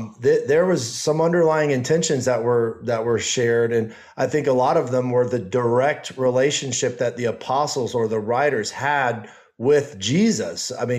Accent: the South, United States; for me, it's always been important growing up in the South

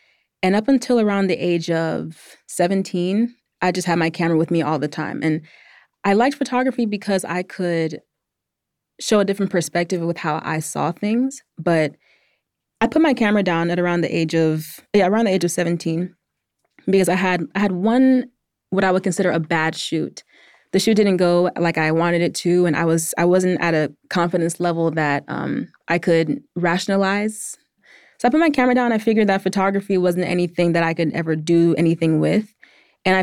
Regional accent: Atlanta, Georgia, United States; I'm a 27-year-old full-time photographer based in Atlanta, Georgia. I was born and raised in Atlanta, but my parents are from the Gambia, West Africa

